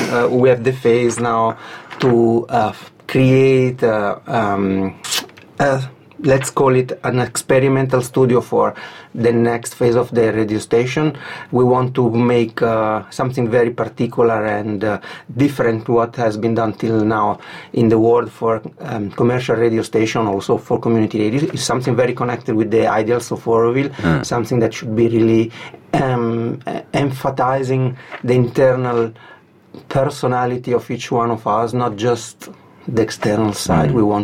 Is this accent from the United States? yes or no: no; Venice, Veneto, Italy; I come from Venice.